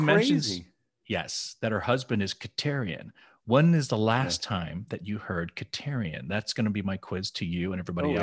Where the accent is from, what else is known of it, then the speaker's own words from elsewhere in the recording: Tennessee, United States; You're from North Carolina. I'm from Tennessee. It works out just fine.